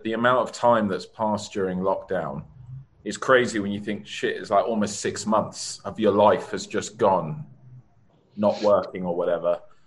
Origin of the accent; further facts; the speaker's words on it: London, United Kingdom; So when I was growing up in London